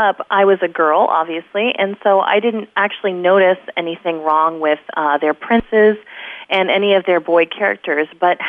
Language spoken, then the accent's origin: English; Hawaii, United States; I'm from Hawaii. I was born in Hawaii, and I was really excited about the Hawaii aspect of it.